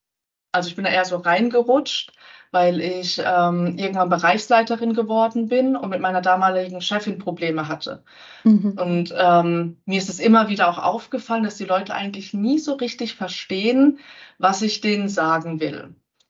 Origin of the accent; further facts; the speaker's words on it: Rhineland-Palatinate, Germany; ich komme aus der schönen Pfalz, aus der Nähe von Kaiserslautern